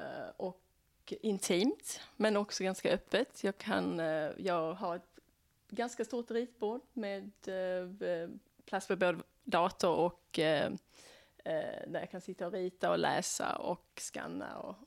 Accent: Skåne, Sweden; also born or lived in Lund; now in New York, United States; sedan några år tillbaka bor jag i Clinton Hill, Brooklyn. Jag är från Skåne. Född i Lund, men uppväxt på Österlen.

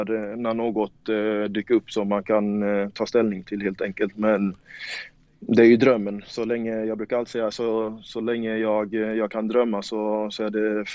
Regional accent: Värnamo, Jönköping County, Sweden; Alltså, som du sa, jag är från Värnamo

